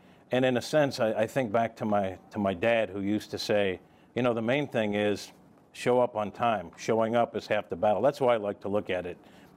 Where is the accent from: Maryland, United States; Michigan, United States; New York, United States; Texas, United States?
New York, United States; also born or lived in Philadelphia / Kansas City; now in St. Louis, United States; I'm a guy from New York, came here actually from Philadelphia, then Kansas City